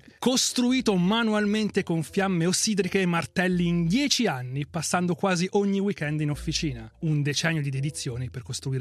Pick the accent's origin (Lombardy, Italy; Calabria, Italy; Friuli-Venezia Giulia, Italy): Friuli-Venezia Giulia, Italy; io sono friulano, non sono veneto.